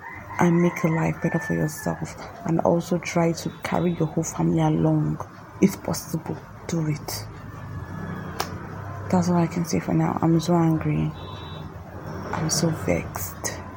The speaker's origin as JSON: {"language": "English", "country": "Nigeria", "said": "but I just wanna let you guys know, as a Nigerian, if you have the opportunity to jackpot, if you have the opportunity to leave, my dear, leave."}